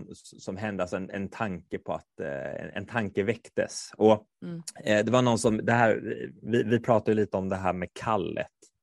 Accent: Kungälv, Västra Götaland County, Sweden; Fotboll och jag är från Kungälv från början, där spelar man bandy.

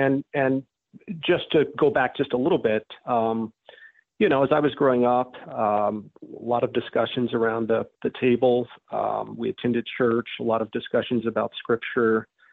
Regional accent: Denver, Colorado, United States; also born or lived in Kansas City, Missouri; So I am from Denver, Colorado. I was actually born in Kansas City, Missouri, moved to Colorado when I was one, and ended up going to Colorado State University.

